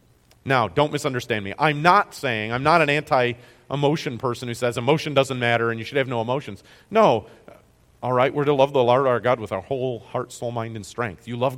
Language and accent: English; United States; I'm an American, and so I'm, you know, linked to my country